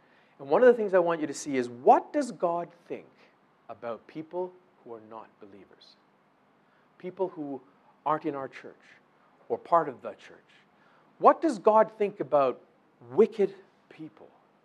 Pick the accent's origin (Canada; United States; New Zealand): Canada; At least, I'm a Canadian.